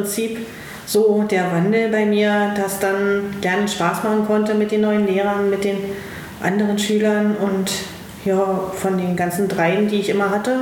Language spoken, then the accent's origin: German; East Germany, Germany; born there; Also ich als gebürtiger Ossi, damals ja noch, bin in den Westen gegangen